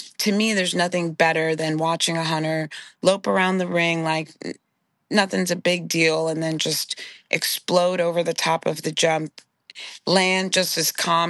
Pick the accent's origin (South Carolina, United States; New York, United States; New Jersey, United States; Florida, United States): New Jersey, United States; Nutley; So I grew up in Nutley, New Jersey. So it was North Jersey, and Suburban Essex, it was a farm.